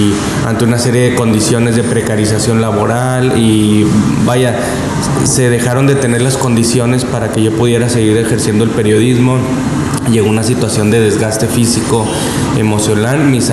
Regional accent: Chihuahua, Mexico; para movernos en zonas de Chihuahua, del norte del país, que es de donde yo soy y donde hago periodismo.

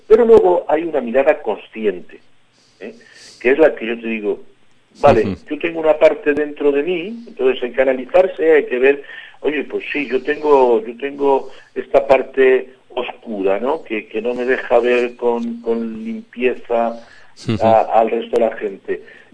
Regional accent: Madrid, Community of Madrid, Spain; born there; no son la gente del Pozo, yo nací en el Pozo, o de Vallecas, ¿no?

